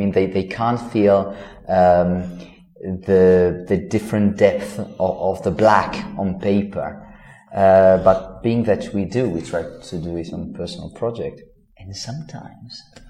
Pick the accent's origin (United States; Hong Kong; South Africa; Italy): Italy; because we are from Italy